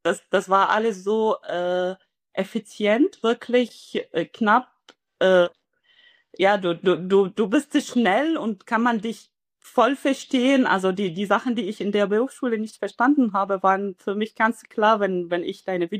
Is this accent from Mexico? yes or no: no; Syria; German is a second language; moved away as an adult; now in Germany; Also ich bin hier in Deutschland seit 10 Jahren, habe ein Studium in meiner Heimat in Syrien absolviert, und dann bin ich hier gelandet.